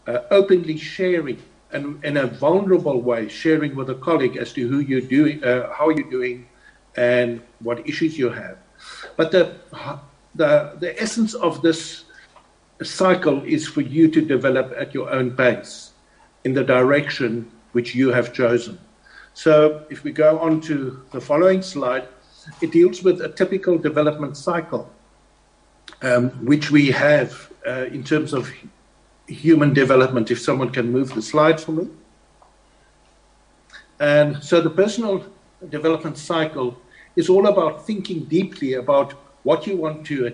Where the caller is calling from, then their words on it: Hermanus, Western Cape, South Africa; by the way, I'm talking from Hermanus, where it's bitterly cold and lots of rain, and I hope you've got some sunshine.